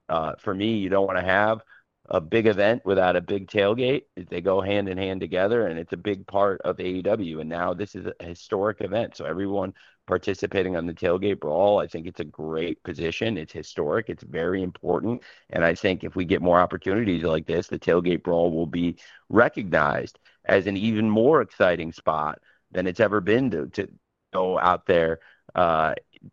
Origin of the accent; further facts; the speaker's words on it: Champaign, Illinois, United States; I grew up in Champaign, Illinois, tailgating for University of Illinois football games.